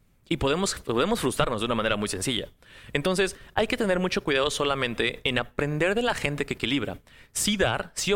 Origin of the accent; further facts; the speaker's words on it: Mexico; en la vida, en mi país, en México.